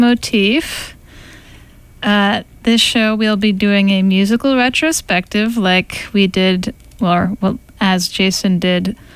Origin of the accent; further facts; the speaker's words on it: Latvia; English is a second language; Or a genre of popular music from my home country.